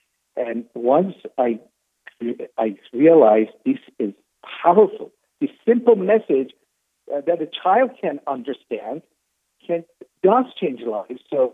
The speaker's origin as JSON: {"language": "English", "country": "Iran", "tie": "born or raised there", "moved": "as an adult", "lives_now": "United States", "said": "I was born in Iran as a Muslim, raised there, and I came to U.S. as a student."}